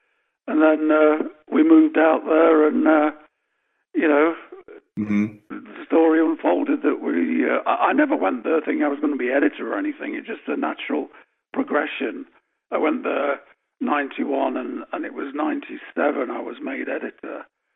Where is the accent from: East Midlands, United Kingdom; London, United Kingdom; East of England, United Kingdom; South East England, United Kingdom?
East Midlands, United Kingdom; Nottingham; moved away as an adult; in not the most salubrious part of Nottingham, my hometown in England.